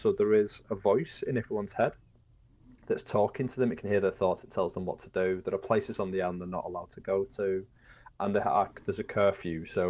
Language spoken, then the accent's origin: English; the north of England, United Kingdom; I'm British. I'm from the North.